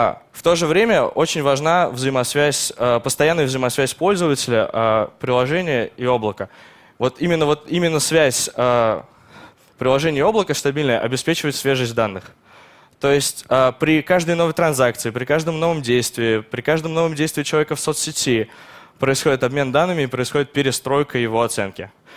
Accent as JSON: {"language": "Russian", "town": "Kazan", "region": "Tatarstan", "country": "Russia", "said": "Мы из Казани"}